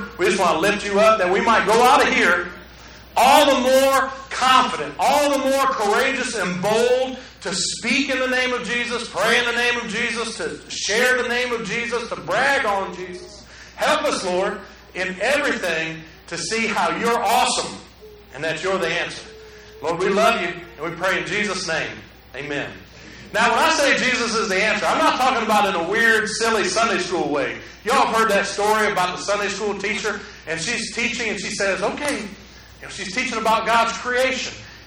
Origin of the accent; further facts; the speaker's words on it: Michigan, United States; and y'all, I'm from Michigan, so don't get mad about the game I was